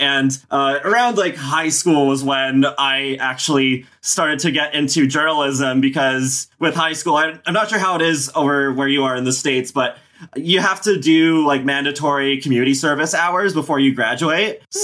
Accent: Canada; But yeah, I was born and raised in Canada.

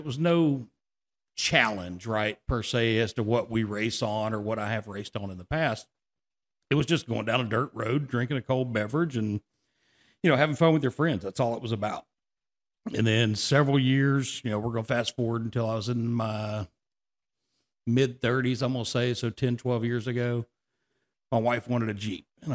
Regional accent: Louisiana, United States; No, born and raised in Louisiana.

